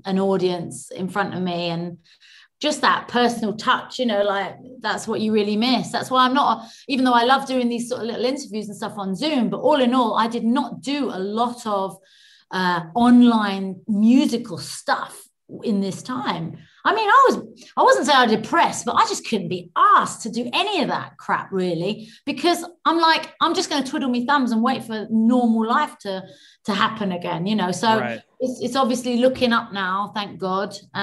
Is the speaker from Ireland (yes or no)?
no; United Kingdom; Happy hour. That's right. I'm British.